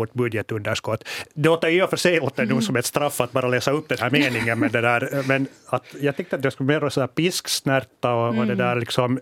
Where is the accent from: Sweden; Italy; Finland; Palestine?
Finland; Vi är finländare